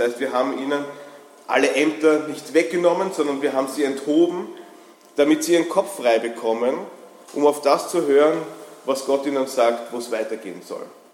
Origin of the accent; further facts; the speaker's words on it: Vienna, Austria; Ich war am Weg von Wien, ich komme ursprünglich aus Wien. Ich bin aus dem 22. Bezirk hergefahren, wo ich ursprünglich zu Hause bin.